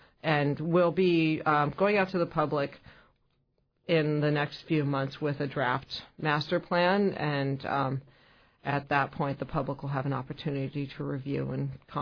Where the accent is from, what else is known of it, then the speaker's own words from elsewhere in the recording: Juneau, Alaska, United States; I'm from Juneau, but I worked elsewhere for a long time until coming back to take this job.